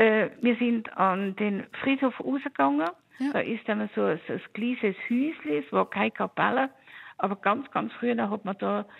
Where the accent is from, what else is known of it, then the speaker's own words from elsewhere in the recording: Germany; now in Switzerland; Ich bin ja ursprünglich Deutsche. Und dann als ganz junges Mädchen